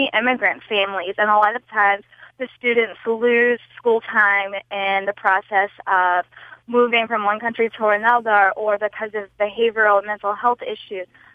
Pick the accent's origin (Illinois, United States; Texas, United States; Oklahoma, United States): Texas, United States; I'm from Texas originally, where at least at the time when I graduated in 99, there was a mandatory drop age of 18 for attendance.